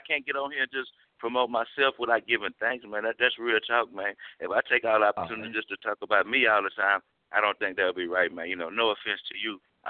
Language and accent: English; Houston, Texas, United States; when I started hustling and stuff like that, you know, growing up in Houston on the south side, man, you know, of course, you know, everybody trying to do their thing